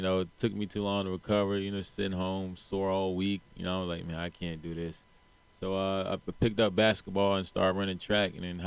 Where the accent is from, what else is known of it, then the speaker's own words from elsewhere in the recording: United States; I grew up in Carolina, so I'm going to Carolina, which means, you know, this state is mine.